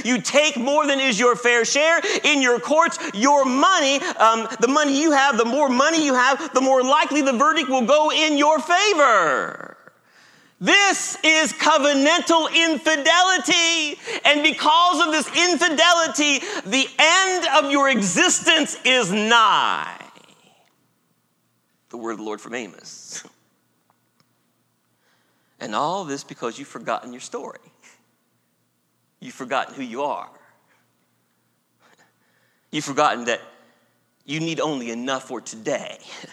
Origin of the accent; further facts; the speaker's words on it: Ohio, United States; I grew up in Ohio.